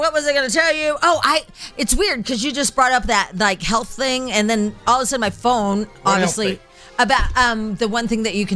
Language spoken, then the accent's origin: English; Midwest, United States; because I grew up in the Midwest and we had like a little hill that we tried, you know?